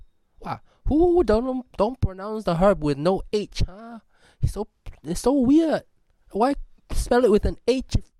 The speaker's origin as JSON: {"language": "English", "country": "Singapore", "lives_now": "New Zealand", "said": "I am from Singapore. Singapore is a beautiful country, but I really hate it, which is why I live most of the time in New Zealand."}